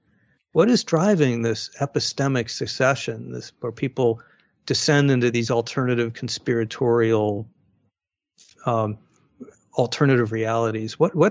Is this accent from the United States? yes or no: yes; Arizona, United States; We're now finding in places like Arizona, my home state